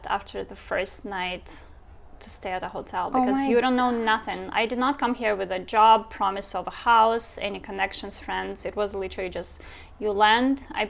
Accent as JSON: {"language": "English", "country": "Russia", "second_language": "English", "moved": "yes", "lives_now": "Boston, United States", "said": "So yes, just in few short words, I would say I'm from Russia. I've been in Boston for 13 years. It's going to be 13 years this June."}